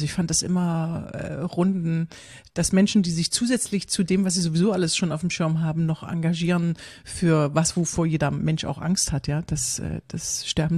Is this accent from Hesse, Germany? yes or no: no; Bitterfeld-Wolfen, Saxony-Anhalt, Germany; Jetzt komme ich aus Bitterfeld-Wolfen. Ich komme aus so einer Ecke, wo irgendwie alle Frauen der Generation meiner Mutter waren irgendwie Maschinenbauerinnen und Chemikerinnen und Fotografinnen und Programmiererinnen.